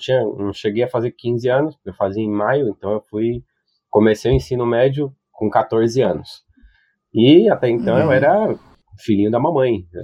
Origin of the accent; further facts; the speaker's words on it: Mauá, São Paulo, Brazil; sou de São Paulo, nasci em São Paulo mesmo, capital. Mas morei parte da minha infância toda em Mauá, que é na região do ABC, lá em São Paulo. Perto de Santo André, ali, essa zona.